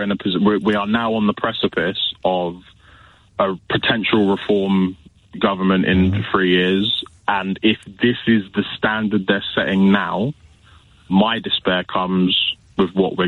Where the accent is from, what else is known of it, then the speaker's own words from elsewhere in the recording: East of England, United Kingdom; I grew up in Hertfordshire in the 90s. It was similar then.